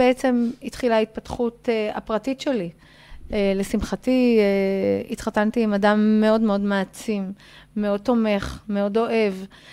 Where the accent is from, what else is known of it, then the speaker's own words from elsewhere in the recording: Ramat Gan, Tel Aviv District, Israel; ואני גדלתי ברמת גן.